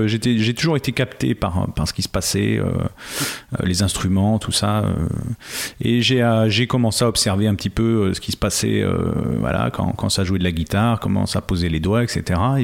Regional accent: Bourgogne-Franche-Comté, France; Je suis originaire du Jura. Je suis arrivé dans la région des Deux-Sèvres il y a maintenant pas loin de 10 ans. C'était en 2009.

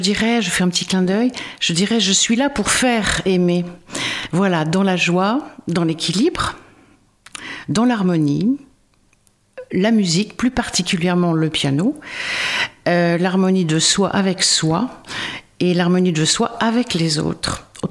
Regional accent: Poitiers, Nouvelle-Aquitaine, France; born there; now in La Rochelle, France; Je suis née à Poitiers, par ailleurs.

